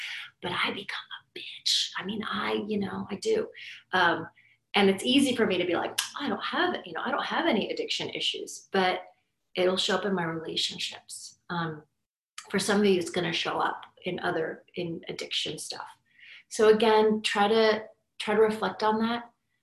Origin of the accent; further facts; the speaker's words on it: Lebanon; So like, I come from Lebanon. I come from a family that fled war.